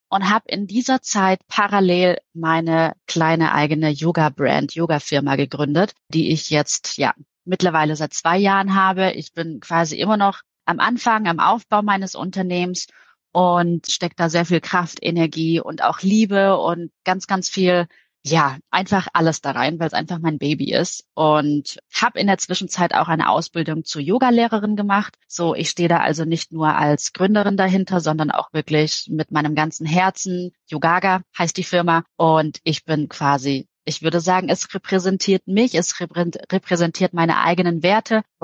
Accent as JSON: {"language": "German", "town": "Isny im Allgäu", "region": "Baden-Württemberg", "country": "Germany", "tie": "born or raised there", "also_born_or_lived": "Stuttgart", "said": "Ich komme ursprünglich aus Isny im Allgäu, also schön in der Natur, nähe den Bergen, nähe Alpen aufgewachsen, immer schon sehr naturverbunden gewesen, bin dann irgendwann nach Stuttgart gezogen"}